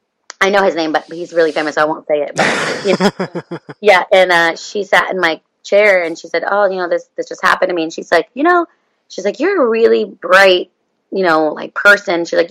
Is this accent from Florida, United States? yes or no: no; Sacramento, California, United States; I'm from Sacramento. I grew up there.